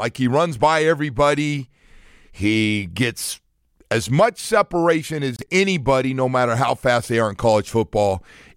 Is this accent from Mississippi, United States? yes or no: no; California, United States; So when I come from California, where JUCOs were back in the 70s.